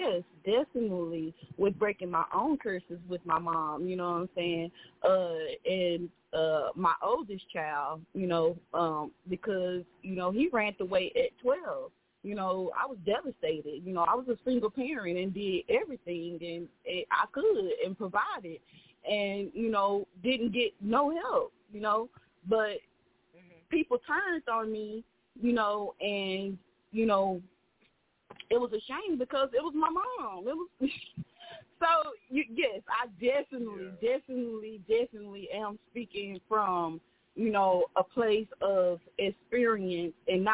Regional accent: Dallas, Texas, United States; We stayed in Oak Cliff. You know, but I'm from South Dallas

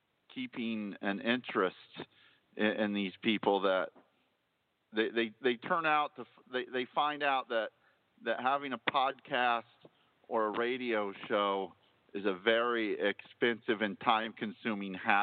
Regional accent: Huntington, Indiana, United States; I'm from Huntington, Indiana. So we'll just say we'll leave my results left to the imagination.

